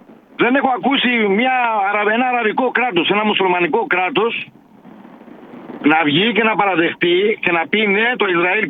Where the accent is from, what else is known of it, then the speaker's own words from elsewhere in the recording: Greece; moved away as an adult; Είμαι Έλληνας πολίτης, έτσι απλά οικονομικός μετανάστης. Με αναγκάστηκα να δουλέψω έξω